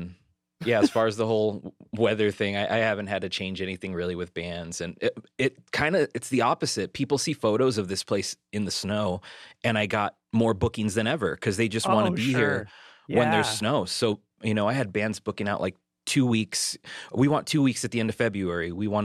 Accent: Los Angeles, California, United States; Yeah, I was born in East LA, born in Boyle Heights, San Gabriel Valley.

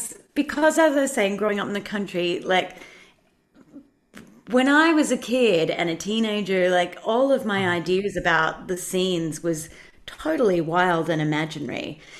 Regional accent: New South Wales, Australia; also born or lived in Sydney / Victoria; my parents started traveling around and they were school teachers. And so we lived in lots of really tiny towns across New South Wales and Victoria. Like I'm talking places with population of 1,000, 2,000 people.

